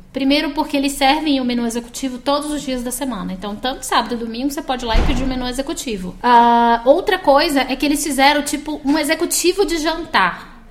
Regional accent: Bahia, Brazil; Eu sou baiana, né? Pra mim, isso aqui é muito frio, é o Polo Norte.

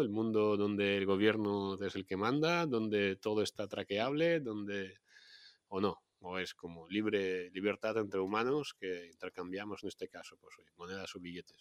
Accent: Russia; yo vengo de Rusia, ¿no? En Rusia hay un régimen totalitario

